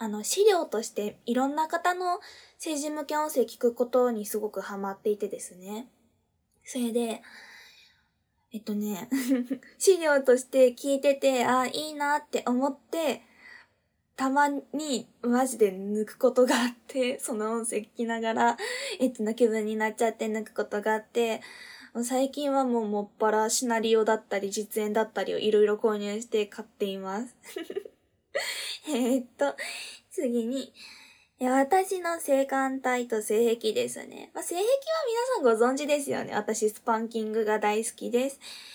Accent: Fukuoka, Japan; 出身地は福岡県です。今日もね、方言いっぱい出していいよって言われたので

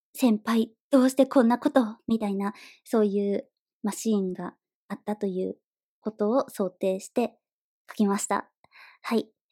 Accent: Hokkaido, Japan; moved away; 私、北の大地出身なんですけれども

